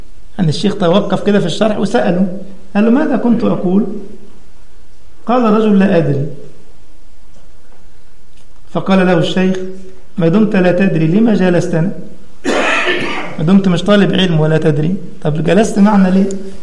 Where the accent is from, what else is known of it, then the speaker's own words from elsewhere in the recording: Egypt; كان أحد الطلبة عندنا في مصر قال هذا بأسلوب آخر